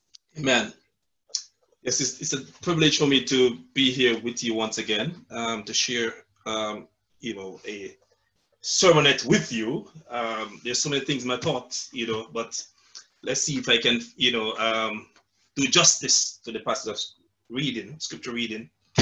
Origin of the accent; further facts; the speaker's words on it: Jamaica; moved away as an adult; now in London, United Kingdom; And so I'm originally from Jamaica, land we love, I came here 10 years ago.